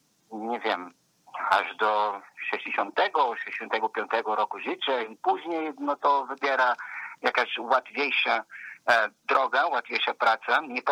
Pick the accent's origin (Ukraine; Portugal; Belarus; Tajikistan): Portugal; the South; Polish is a second language; now in Poland; Ja jestem z południa